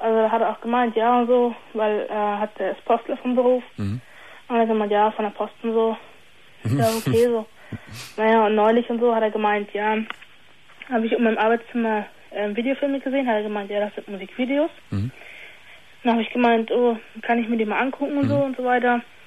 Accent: North Germany, Germany; Weil ich habe für ihn eigentlich alles aufgegeben, weil ich komme aus dem Norden.

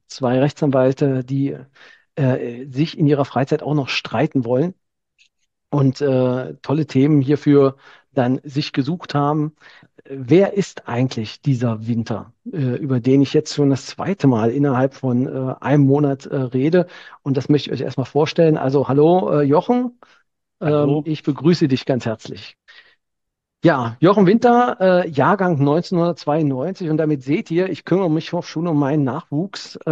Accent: East Germany, Germany; born there; Ich komme ja gebürtig auch aus dem Osten der Republik.

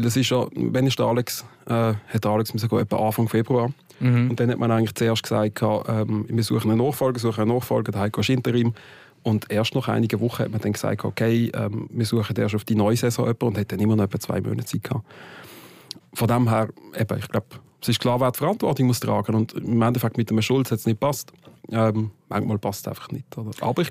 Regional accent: Basel, Basel-Stadt, Switzerland; Köln ist durchaus ein Verein, jetzt als Basler, auch Rheinstadt, Karnevalstadt, sympathischer Verein.

